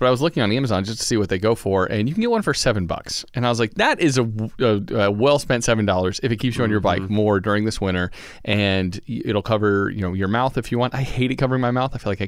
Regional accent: the South, United States; As a Southerner, it doesn't sound appealing.

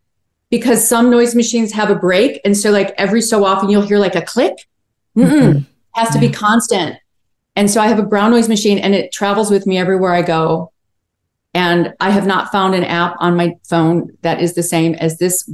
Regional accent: Chicago, Illinois, United States; And, you know, I'm from Chicago where actors are triple threats.

